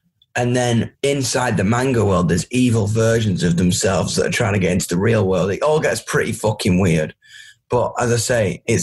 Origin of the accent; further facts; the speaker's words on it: Doncaster, Yorkshire and the Humber, United Kingdom; When I come to America, everyone's always like, you're Australian? I'm like, no, man, I'm from Doncaster.